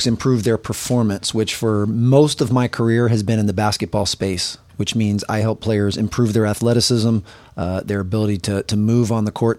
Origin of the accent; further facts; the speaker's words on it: East Coast, United States; Oh, I mean, born and raised on the East Coast, probably not going anywhere till my kids grow up, but I love the West Coast.